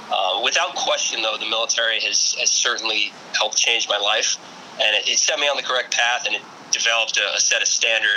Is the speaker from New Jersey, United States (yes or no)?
yes; Ridgewood, New Jersey, United States; So I grew up in Ridgewood, New Jersey, not too far from Scarsdale.